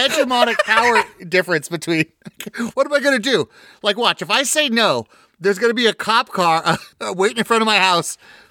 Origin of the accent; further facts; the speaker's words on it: California, United States; I'm from California. They know I'm not going to come back here to fight it.